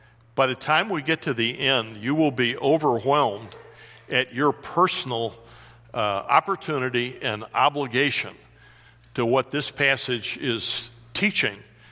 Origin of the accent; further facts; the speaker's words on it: Washington, District of Columbia, United States; So most of you are urbanites like I was. I was raised in the Washington, D.C. area.